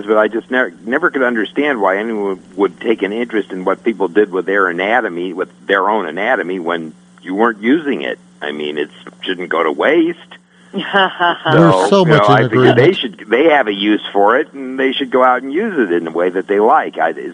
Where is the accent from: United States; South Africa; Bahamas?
United States; Denver, Colorado; You know, Denver's my hometown.